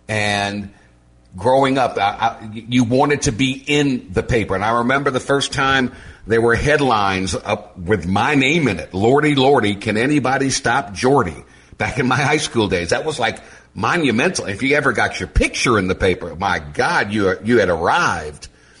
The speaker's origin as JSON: {"language": "English", "town": "New Orleans", "region": "Louisiana", "country": "United States", "said": "I mean, I'm from New Orleans. I grew up back when I was a kid."}